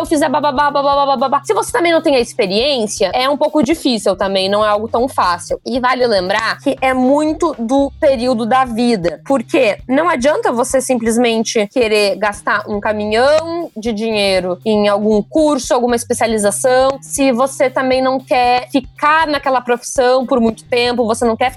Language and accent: Portuguese; Rio Grande do Sul, Brazil; moved away as an adult; now in São Paulo, Brazil; eu sou gaúcha e acabei me mudando para São Paulo para trabalhar na Suno, então aproveitei já para morar pertinho